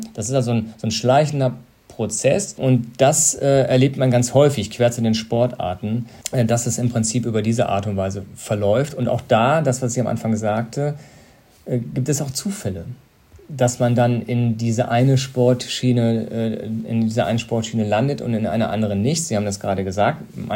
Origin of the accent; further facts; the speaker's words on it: Cologne, North Rhine-Westphalia, Germany; Ich kann Ihnen sagen, ich komme aus Köln